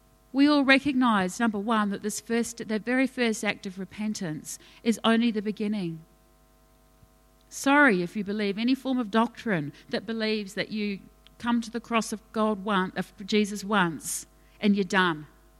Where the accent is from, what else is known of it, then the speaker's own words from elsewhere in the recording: New Zealand; accent: Kiwi; there's my Kiwi accent.